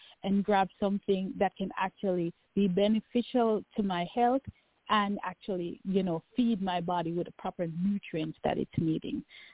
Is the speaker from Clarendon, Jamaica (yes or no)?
no; Kingston, Jamaica; I'm originally from Kingston, Jamaica, and a part of my culture is that we tend to eat from the ground, food from the ground.